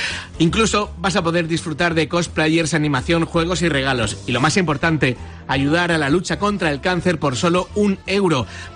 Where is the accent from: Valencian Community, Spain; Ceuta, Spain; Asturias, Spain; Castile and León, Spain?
Valencian Community, Spain; Catarroja; ella es de Albal, yo soy de Catarroja